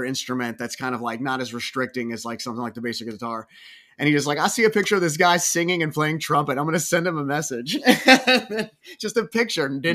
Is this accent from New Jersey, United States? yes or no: no; Roanoke, Virginia, United States; Me and Charlie, we've known each other since we were 15, since we were kids. We grew up in Roanoke, Virginia.